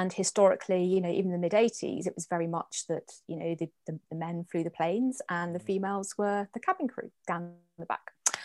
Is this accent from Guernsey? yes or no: yes; Guernsey; so I lived in the Channel Islands. I was born in Guernsey, born and bred.